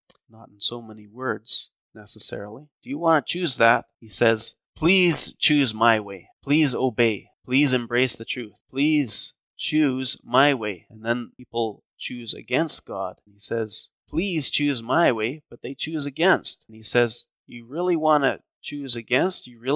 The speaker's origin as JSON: {"language": "English", "town": "Edmonton", "region": "Alberta", "country": "Canada", "tie": "born or raised there", "said": "I grew up in Edmonton. I grew up going to Sharon Gospel Chapel that's still around."}